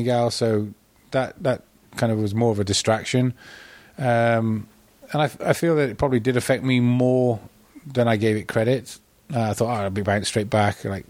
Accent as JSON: {"language": "English", "country": "United Kingdom", "lives_now": "United States", "said": "And obviously, yes, I'm a Brit, but I'm an American citizen now."}